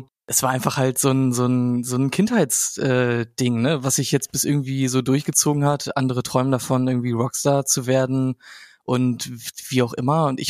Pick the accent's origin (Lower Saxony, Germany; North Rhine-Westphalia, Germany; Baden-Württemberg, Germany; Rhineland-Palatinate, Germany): Lower Saxony, Germany; Buxtehude; Ich bin geboren und aufgewachsen in Buxtehude mit Stolz.